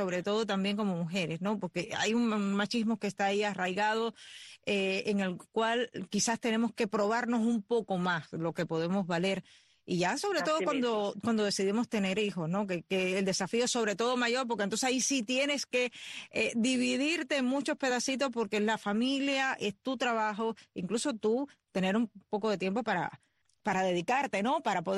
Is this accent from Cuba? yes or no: yes; Sancti Spíritus, Cuba; yo soy de Santi Espíritus. O sea, nosotros somos Guajira